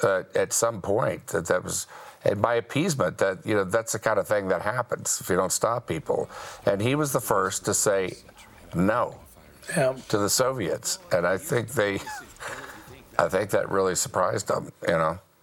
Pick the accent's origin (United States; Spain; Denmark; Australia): United States; Houston, Texas; Well, I grew up in the Baptist church in Houston.